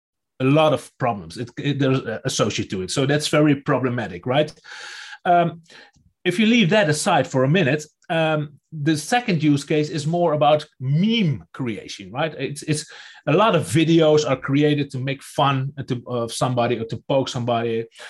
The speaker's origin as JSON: {"language": "English", "country": "Netherlands", "first_language": "Dutch", "second_language": "English", "said": "because I'm from Holland, so we do it in Dutch as well."}